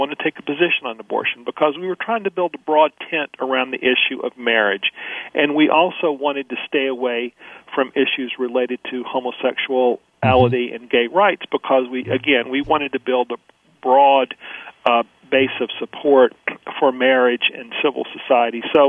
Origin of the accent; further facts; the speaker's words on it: Mississippi, United States; You know, I was born in 1955. I'm from Mississippi. That's where I was born and raised.